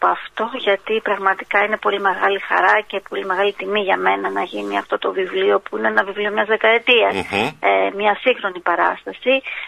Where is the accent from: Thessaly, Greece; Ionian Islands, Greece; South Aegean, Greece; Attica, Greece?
Thessaly, Greece; Larissa; για μένα που είμαι Λαρισαία και είμαι σε αυτή την πόλη